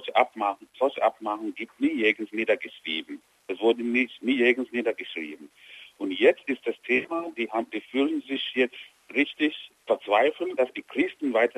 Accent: Nigeria; German is a second language; Man weiß ganz genau, wie das Land gelitten haben, was wir verloren haben als Nigerianer.

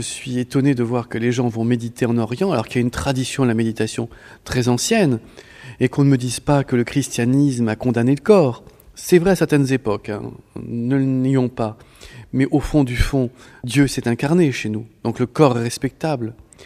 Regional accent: France; bon, de la France, je suis français, on se rend compte que c'est une minorité.

